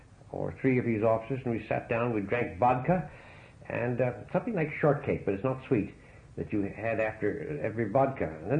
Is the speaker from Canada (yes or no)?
yes; Canada; as one Canadian there, I should call as a Canadian rather than with the others.